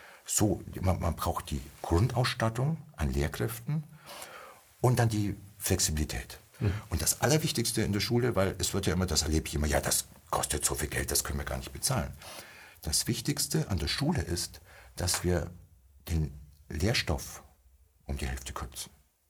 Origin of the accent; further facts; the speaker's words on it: Bavaria, Germany; Das ist meine Heimat.